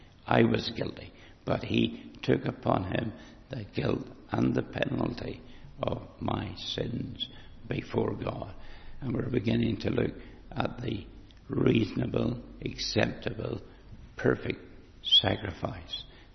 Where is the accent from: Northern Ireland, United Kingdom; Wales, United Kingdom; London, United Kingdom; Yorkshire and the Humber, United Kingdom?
London, United Kingdom; Lambeth; I come from Lambeth